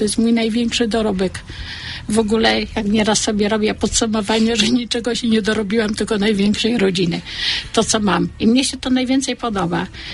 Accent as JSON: {"language": "Polish", "town": "Opole", "region": "Opole Voivodeship", "country": "Poland", "tie": "born or raised there", "said": "ja jestem urodzona w Opolu. I całe życie jestem związana z katedrą opolską, albowiem mój dom rodzinny to ulica Sienkiewicza."}